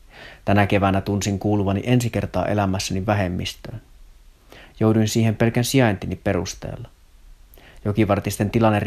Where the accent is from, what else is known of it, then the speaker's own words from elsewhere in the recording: Tornio, Lapland, Finland; now in Sweden; Minut kasvatettiin lapsuuteni Torniossa rajattomaan rajaan.